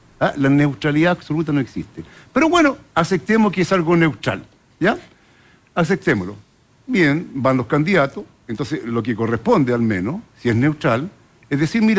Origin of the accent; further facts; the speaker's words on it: Chile; Yo soy comunista chileno.